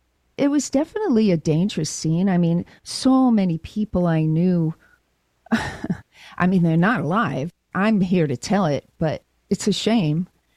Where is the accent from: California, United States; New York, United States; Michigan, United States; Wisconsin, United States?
New York, United States; I grew up in New York back in the 70s, so my introduction to punk was really right where it was happening. I was 16 in 1976, 40 plus years ago. It was really a great scene. I'm from Long Island